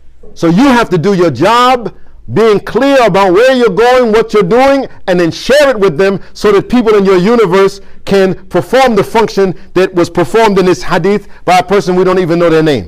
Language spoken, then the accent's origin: English; Fez, Fès-Meknès, Morocco; now in United States; not like back in Fez. You don't tell your parents, you growing up in Fez, this is what I'm going